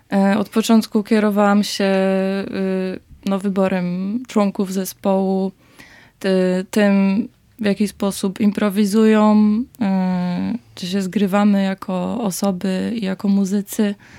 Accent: Kraków, Lesser Poland, Poland; Zdecydowanie wywodzimy się z Krakowa.

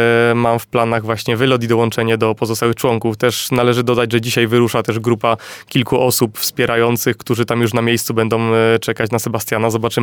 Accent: Subcarpathian Voivodeship, Poland; ja akurat z Podkarpackiego, tak, ja się szkoliłem od początku w Aeroklubie Podkarpackim, bo to jest w moich rodzinnych stronach

